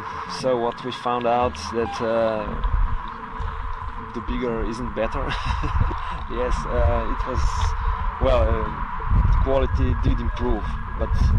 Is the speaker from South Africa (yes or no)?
no; Ljubljana, Slovenia; English is a second language; I'm from Ljubljana, Slovenia.